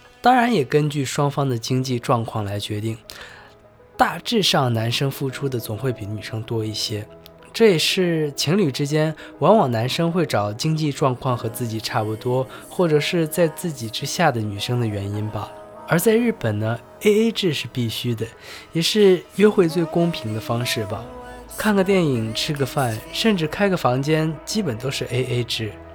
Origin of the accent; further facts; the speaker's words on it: Xinxiang, Henan, China; 现在在我的家乡小城的新乡市的边缘的乡镇经营着一家蛋糕厂。